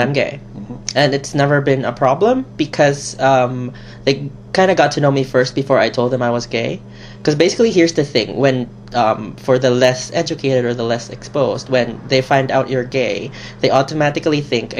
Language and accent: English; Philippines; now in Canada; I'm Filipino, grew up in the Philippines, mixed heritage. Japanese, Chinese, Spanish, American, and Filipino.